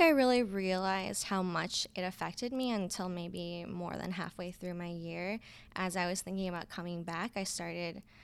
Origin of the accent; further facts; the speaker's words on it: California, United States; how did he know I'm from California?